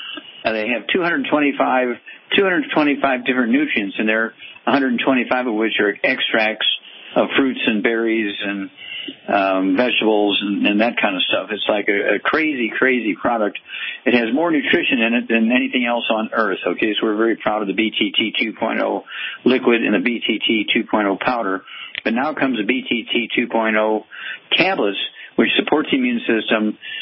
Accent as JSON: {"language": "English", "region": "Missouri", "country": "United States", "said": "Okay, Chuck, let's go to my home state, Missouri, the Mighty Mo."}